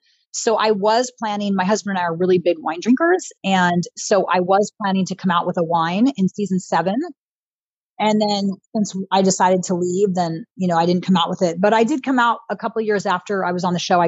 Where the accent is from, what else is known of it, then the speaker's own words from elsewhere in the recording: California, United States; I think I'm one of the few people that was born and raised and grew up right here in Orange County.